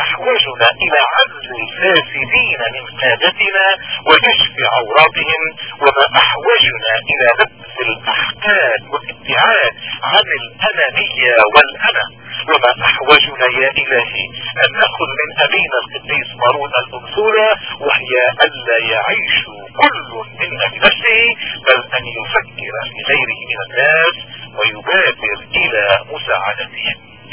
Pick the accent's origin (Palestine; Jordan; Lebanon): Lebanon; والواقع الذي لا سبيل الى انكاره هو اننا كلبنانيين جميعا نحن اليوم نبشر في مركب واحد